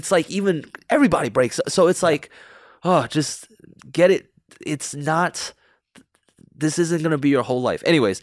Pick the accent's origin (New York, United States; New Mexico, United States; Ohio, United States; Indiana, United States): New York, United States; New York City; Growing up in New York, you're surrounded with a lot of negativity, actually. Like New York City, it's kind of a cutthroat city.